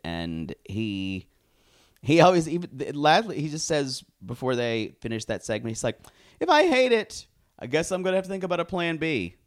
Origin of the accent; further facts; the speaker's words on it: Pickens, South Carolina, United States; And I wrote down, this is like my hometown. Yeah. This looks like Pickin, South Carolina.